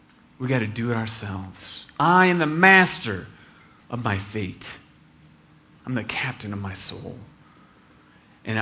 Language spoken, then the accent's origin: English; Fort Collins, Colorado, United States; Fort Collins, Colorado. Rush Limbaugh had a rally. It was 10, 12 years ago, and he came to my hometown